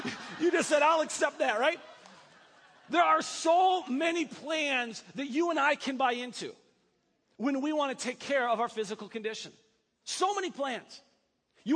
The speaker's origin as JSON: {"language": "English", "region": "Wisconsin", "country": "United States", "tie": "born or raised there", "said": "Why? Because I grew up in Wisconsin."}